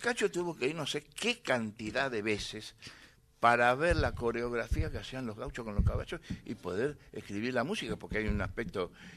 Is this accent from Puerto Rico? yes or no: no; Buenos Aires, Argentina; yo, que me siento tan porteño, tan de la calle Corriente y del Abasto